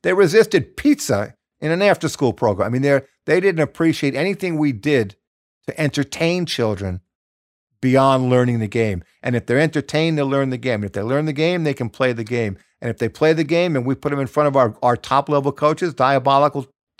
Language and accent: English; New York City, New York, United States; I grew up in New York.